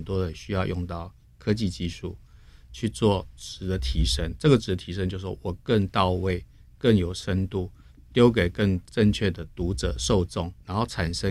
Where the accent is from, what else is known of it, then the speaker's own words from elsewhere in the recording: Taiwan; 在前一阵子事实上我们有去盘点我们台湾人民的十大需求痛点